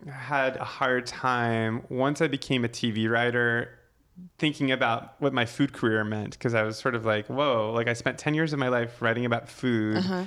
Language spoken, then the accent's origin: English; Boca Raton, Florida, United States; also born or lived in Long Island, New York; So I grew up in Boca Raton, Florida, in Long Island, New York, to a Jewish family.